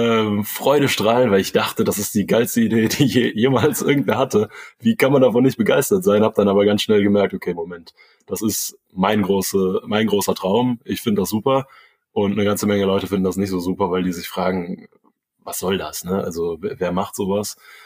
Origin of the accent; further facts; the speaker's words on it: Rhineland, Germany; Also ich bin ja hier im Rheinland aufgewachsen. Keine Seglerfamilie, auch keine Ruderfamilie tatsächlich.